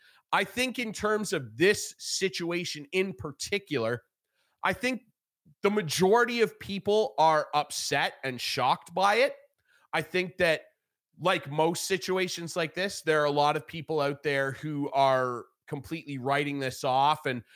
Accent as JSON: {"language": "English", "country": "Canada", "said": "I'm embarrassed as a Canadian"}